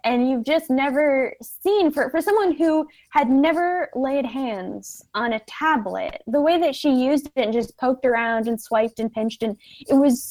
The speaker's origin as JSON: {"language": "English", "town": "Nashville", "region": "Tennessee", "country": "United States", "said": "because I'm from Nashville. I went to college here."}